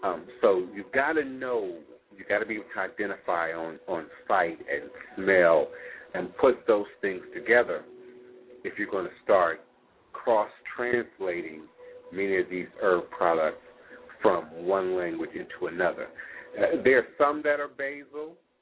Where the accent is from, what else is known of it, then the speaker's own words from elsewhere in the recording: Maryland, United States; I, as a child growing up in Maryland, right outside of D.C., not too far, if you will, from Pennsylvania Avenue